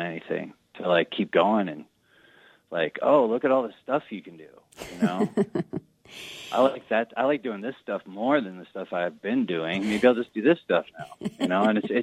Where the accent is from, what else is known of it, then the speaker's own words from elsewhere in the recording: Eau Claire, Wisconsin, United States; I'm from Eau Claire, Wisconsin, so I had relationships with these people like 25 years ago when we were all in school together.